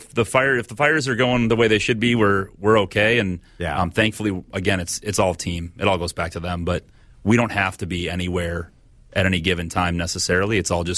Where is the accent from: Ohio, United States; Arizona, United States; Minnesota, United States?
Minnesota, United States; Eagan; And growing up in Eagan, I for sure went there as a kid.